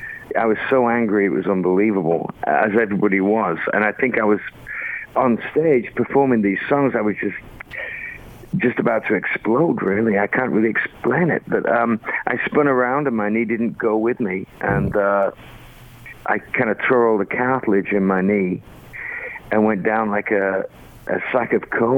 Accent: United Kingdom; I've done that since I was a kid. I mean, it's just part of being British.

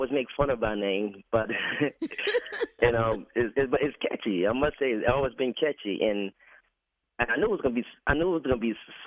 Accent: New Orleans, Louisiana, United States; And I'm from New Orleans. I'm a native of New Orleans.

